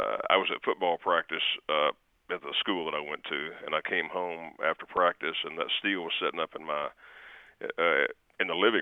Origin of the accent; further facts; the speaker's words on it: Lubbock, Texas, United States; You know, I was born and raised in Lubbock, and my father and my uncles played music.